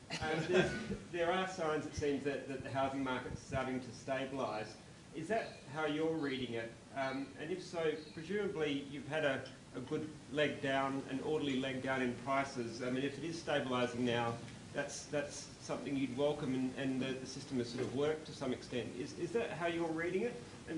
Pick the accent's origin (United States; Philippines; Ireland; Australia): Australia; Adelaide, South Australia; I'm an Australian journalist, and I was born and raised in Adelaide.